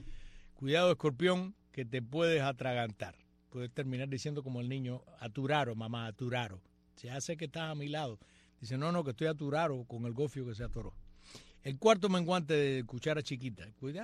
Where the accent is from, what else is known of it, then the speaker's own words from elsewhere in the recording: Cuba; Primero porque somos cubanos.